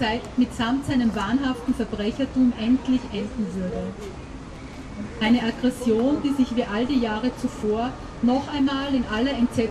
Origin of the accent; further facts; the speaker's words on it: Salzburg, Austria; der zweite meine Heimatstadt Salzburg